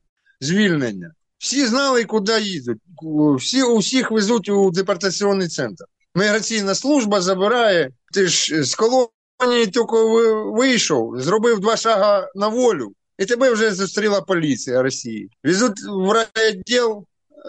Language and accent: Ukrainian; Kherson Oblast, Ukraine; Якщо я з Херсонської області, но з окупованої території, мені дадуть російський паспорт.